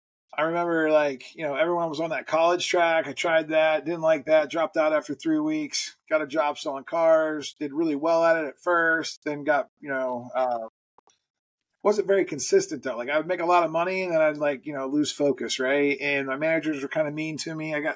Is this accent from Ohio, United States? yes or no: yes; Canton, Ohio, United States; moved away; also born or lived in Pittsburgh; So I moved, you know, I was from Canton, Ohio. I moved over to Pittsburgh a couple hours east, started a new life over there.